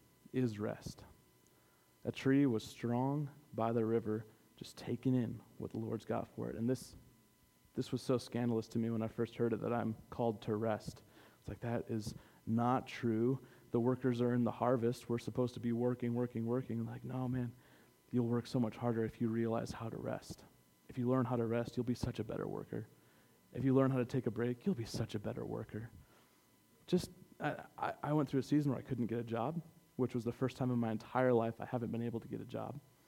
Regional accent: Indiana, United States; Like, why wouldn't you hire me? I'm from Indiana. Like, I'm the hardest worker out here.

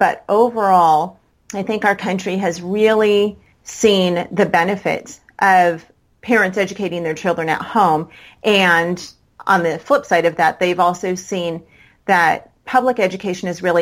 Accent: California, United States; now in Savannah, United States; Right now, we are in the Savannah, Georgia area. This is not home for us. Like you said, we are from California.

